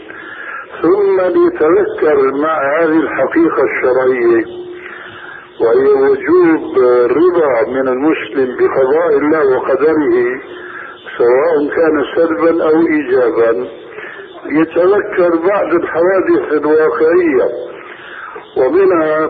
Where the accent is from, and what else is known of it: Syria